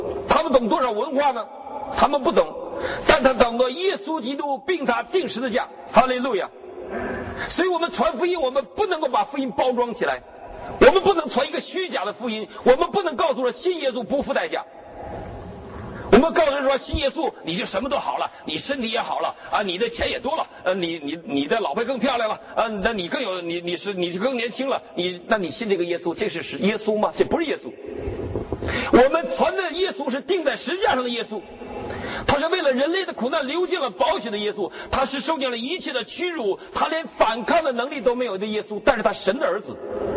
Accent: Northeast China, China; 你说我们东北人都是无神论者？

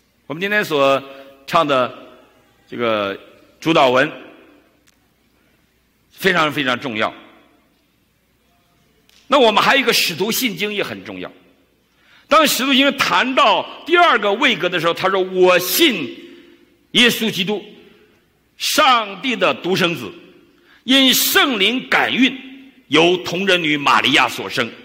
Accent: China; 我们中国人最喜欢用软弱这个词

